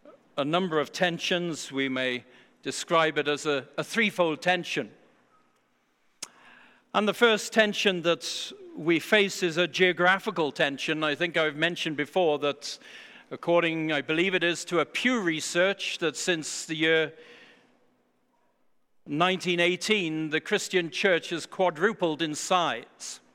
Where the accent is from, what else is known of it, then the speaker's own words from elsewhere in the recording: United Kingdom; now in United States; my home country of the UK